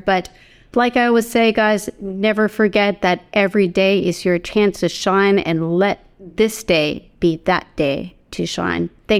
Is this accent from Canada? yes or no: yes; Canada; I'm that Canadian, like, you know, the Forrest Gump, like, hey, good morning.